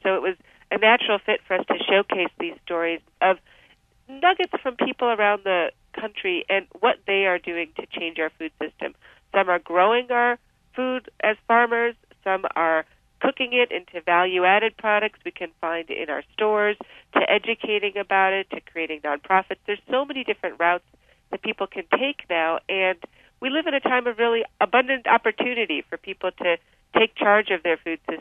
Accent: Wisconsin, United States; We come from Wisconsin, so we need to get a good Wisconsin dairy plug in there.

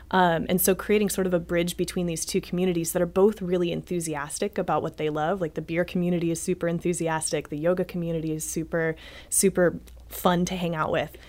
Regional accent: Denver, Colorado, United States; now in St. Louis, United States; I am from Denver, Colorado.

